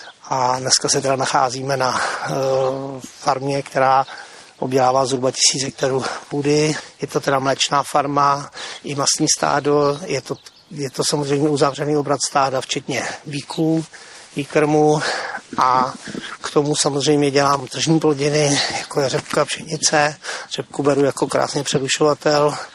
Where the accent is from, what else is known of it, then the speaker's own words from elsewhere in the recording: Debrník, South Bohemian Region, Czechia; Takže nacházíme se v jižních Čechách, na okrese Tábor, konkrétně ve vesnici Debrník, který je můj rodná vesnice. Narodil jsem se tady v 65. roce.